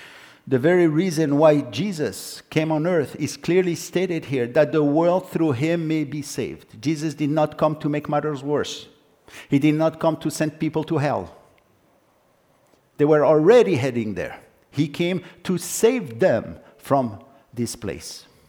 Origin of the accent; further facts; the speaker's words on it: Casablanca, Casablanca-Settat, Morocco; See, I was born in Casablanca, Morocco, and born and lived not far from what I consider the most beautiful beaches in the world